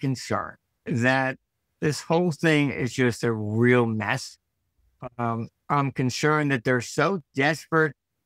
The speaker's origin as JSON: {"language": "English", "town": "Philadelphia", "region": "Pennsylvania", "country": "United States", "tie": "born or raised there", "said": "And, look, I grew up in the Philadelphia area."}